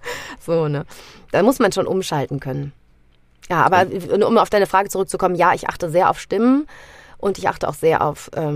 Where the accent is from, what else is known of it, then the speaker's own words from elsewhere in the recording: Rhineland, Germany; accent: Rhenish; ich habe auch meinen rheinischen Dialekt zwischendurch und sage auch mal dat und wat